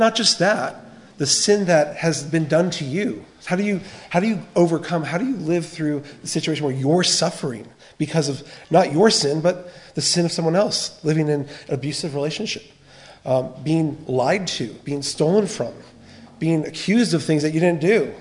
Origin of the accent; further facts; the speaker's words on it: United States; now in Australia; I'm originally from the States, but I've been here for 15 years.